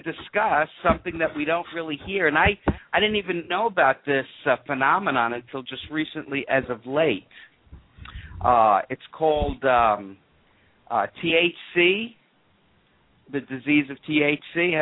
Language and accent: English; Austin, Texas, United States; also born or lived in Brooklyn; I'm originally from Austin by way of Brooklyn. I love Texas, so I don't mind saying that.